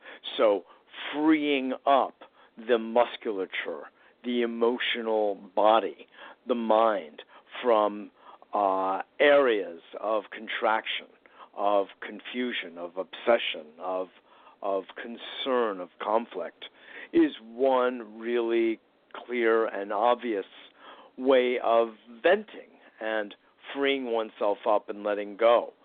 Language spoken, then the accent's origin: English; Westport, Connecticut, United States; also born or lived in Forest Hills; I'm originally from Forest Hills, although I grew up in Southern Connecticut and Westport, Connecticut